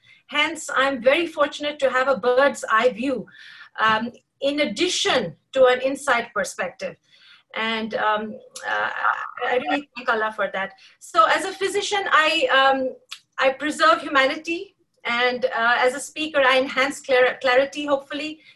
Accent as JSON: {"language": "English", "region": "Jammu and Kashmir", "country": "India", "tie": "born or raised there", "said": "I was born in Kashmir of Kashmiri parents and lineage, and I greatly cherish Kashmiri heritage and culture to this day. I'm here for Kashmir and Kashmiris and humanity at large. I've lived in the valley of Kashmir through part of this upsurge of oppression."}